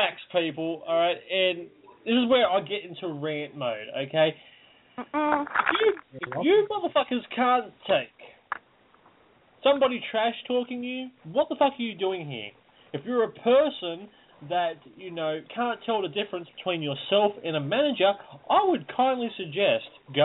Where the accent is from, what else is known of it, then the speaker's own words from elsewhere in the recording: Australia; Okay, you're right, I'm Australian. You got that correct.